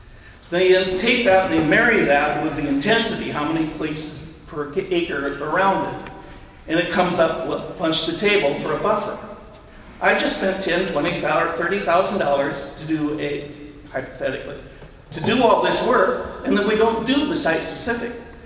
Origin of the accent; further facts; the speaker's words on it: Washington, United States; I'm from Central Kitsap. I live in Amatai. By training, I'm a geologist.